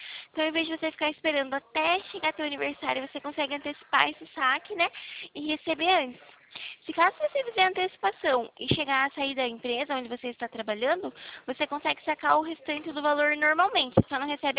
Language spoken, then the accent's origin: Portuguese; Itapetininga, São Paulo, Brazil; Eu sou do estado de São Paulo, interior aqui do estado de São Paulo. Falo de Itapetininga.